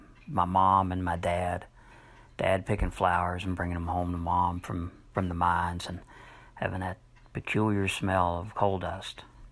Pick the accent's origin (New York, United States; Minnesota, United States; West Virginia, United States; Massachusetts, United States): West Virginia, United States; Whitesville; now in Atlanta, United States; I grew up in Whitesville, West Virginia, in Boone County, and now live just outside of Atlanta, Georgia.